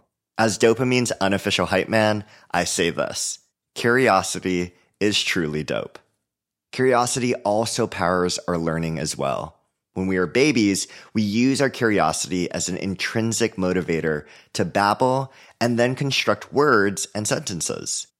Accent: Hawaii, United States; now in Oakland, United States; I'm originally from Hawaii, but live in Oakland, California now.

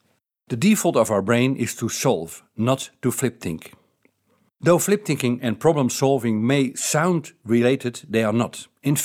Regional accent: Netherlands; first language Dutch; English is a second language; Flip thinking, or as it is called in my native language, Dutch, I'm from the Netherlands

